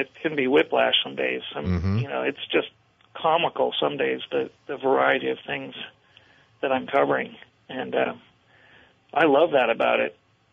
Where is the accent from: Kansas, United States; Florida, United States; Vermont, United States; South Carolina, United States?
Vermont, United States; Montpelier; I grew up in Montpelier, and I love this part of the world. You know, I've lived other places